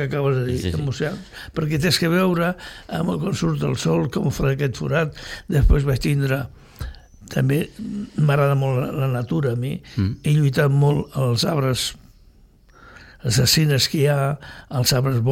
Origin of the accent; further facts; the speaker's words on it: Sitges, Catalonia, Spain; Sóc de Sitges, vaig començar amb els palets de golf, portant els pals a l'ombro, i a poc em vaig fer professional de golf.